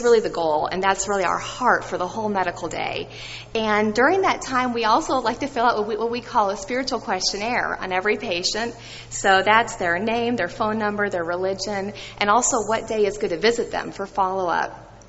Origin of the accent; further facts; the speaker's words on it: Pensacola, Florida, United States; I'm from Pensacola, Florida